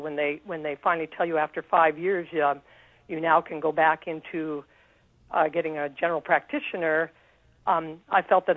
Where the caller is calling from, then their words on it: Anchorage, Alaska, United States; I am calling from Anchorage.